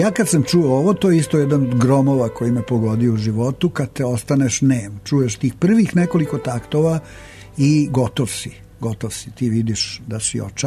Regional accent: Serbia; ja sam iz Srbije, mi i tako dalje, Jugoslavija

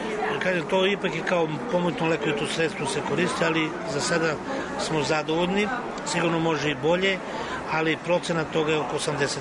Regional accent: Donji Dušnik, Nišava District, Serbia; born there; u mom kraju, tamo gde sam rođen, u Donjem Dušniku, odnosno u Sopotnici.

